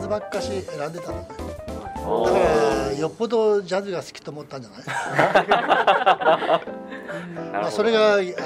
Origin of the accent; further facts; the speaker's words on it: Kyoto, Japan; 同じ京都出身なんでね